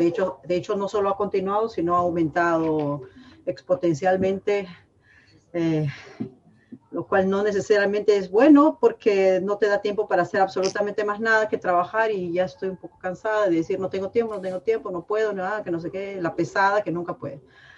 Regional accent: Peru; soy peruana y soy cevichera

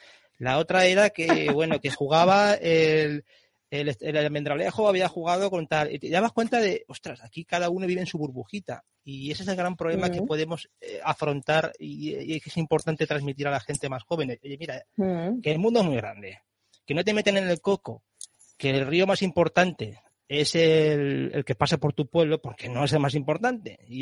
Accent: Valencia, Valencian Community, Spain; a mí me encanta vivir en Valencia, yo soy valenciano

